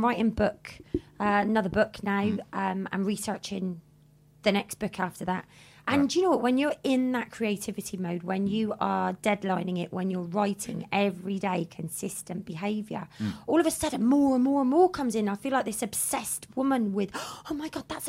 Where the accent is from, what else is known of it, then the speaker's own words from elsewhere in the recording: Plymouth, South West England, United Kingdom; I'm not from these parts. I'm from Plymouth in Devon. I don't know if you hear that.